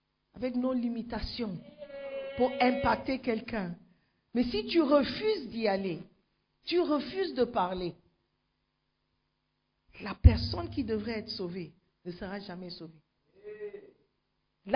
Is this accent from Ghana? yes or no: yes; Volta, Ghana; d'où je viens au Ghana, je viens de Volta Region.